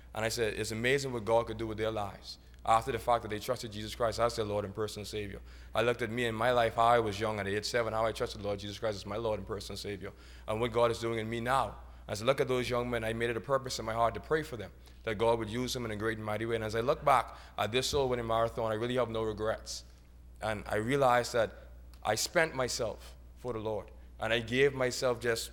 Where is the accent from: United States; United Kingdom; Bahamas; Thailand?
Bahamas; Nassau, New Providence; I'm from Nassau, Bahamas.